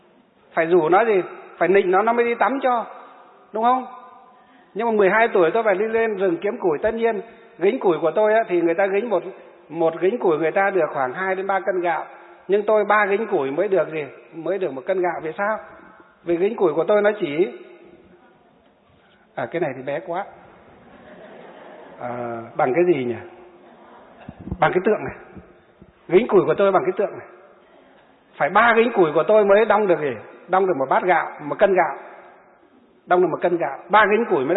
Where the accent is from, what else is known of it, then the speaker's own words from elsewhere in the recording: Hòa Bình, Vietnam; Nhưng quê hương của chúng tôi là tỉnh Hòa Bình, nơi gì? Nơi có thủy điện Sông Đà rất sớm, một trong những thủy điện rất sớm của đất nước Việt Nam chúng ta.